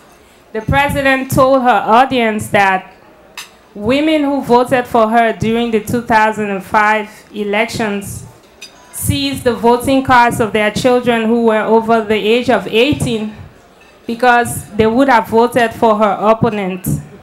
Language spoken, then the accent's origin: English; Liberia; I come from Liberia, where we are still reeling from a civil war that lasted 14 years